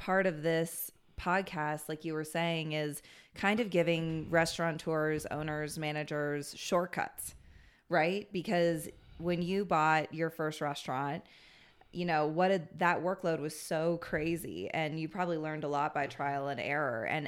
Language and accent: English; Bethesda, Maryland, United States; I worked in this Mexican restaurant near where I grew up in Bethesda, Maryland.